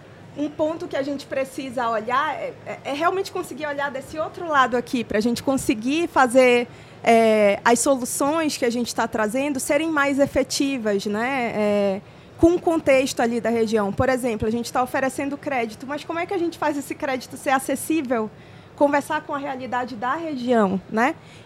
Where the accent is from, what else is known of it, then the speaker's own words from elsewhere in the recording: Maués, Amazonas, Brazil; also born or lived in Manaus; Sou manauara, mas eu cresci na terra do Guaraná, em Maués.